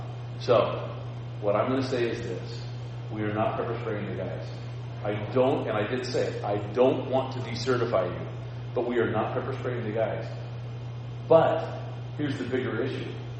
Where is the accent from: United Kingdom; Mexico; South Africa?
United Kingdom; Scotland; I have a very long fuse, but when I lose it, I tend to lose it pretty good. I'm Scottish.